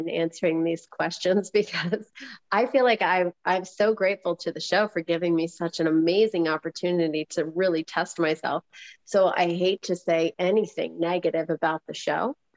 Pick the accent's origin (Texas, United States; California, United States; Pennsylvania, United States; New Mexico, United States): Pennsylvania, United States; Wellsboro; also born or lived in Lossburg; Yeah, so I was, Lossburg is where I was until I was 12. And then I moved to Wellsboro. So Wellsboro.